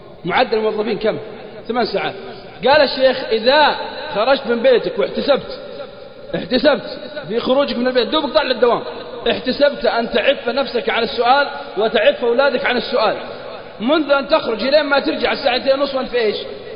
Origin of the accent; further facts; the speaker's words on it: Al-Qassim, Saudi Arabia; عندنا في القصيم يقول مالي شغل